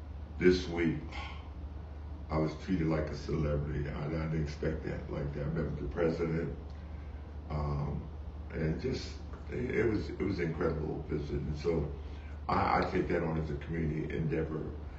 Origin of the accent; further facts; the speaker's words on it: Sardis, Mississippi, United States; born there; I was born in Sardis, Mississippi. My parents picked cotton.